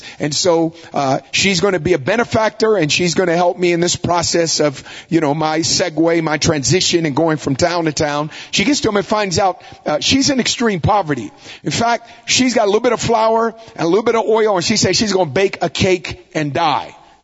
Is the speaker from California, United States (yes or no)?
yes; California, United States; I'm from California.